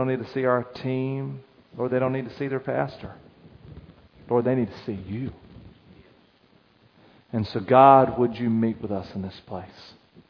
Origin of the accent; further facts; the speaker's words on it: North Carolina, United States; also born or lived in Tennessee; I grew up in North Carolina and we have some beautiful bumps that we call mountains, called the Smokies, right? You know, I actually was born in Tennessee.